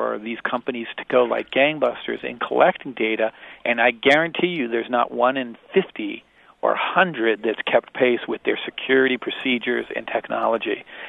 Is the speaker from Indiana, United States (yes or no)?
yes; Indiana, United States; I'm from Indiana, and I grew up, like everybody else, hearing about – you know, pollution in Gary, Indiana